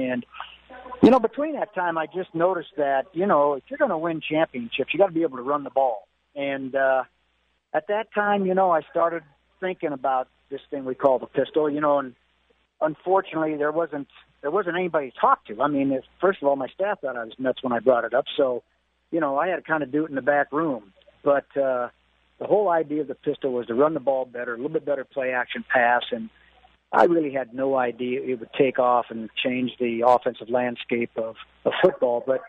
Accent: Los Angeles, California, United States; also born or lived in Nevada; You know, I'm really born and raised in Los Angeles. Went to school at Nevada, and just never had to leave for some reason.

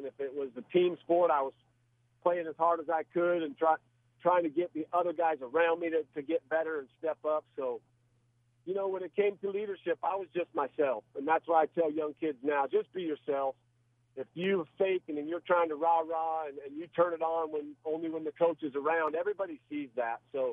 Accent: Boise, Idaho, United States; knowing like, hey, I'm from Boise, Idaho, and they're not known for big-time athletes.

